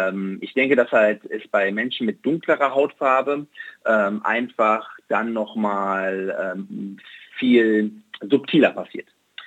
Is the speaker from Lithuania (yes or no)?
no; Germany; dass ich aus Deutschland komme.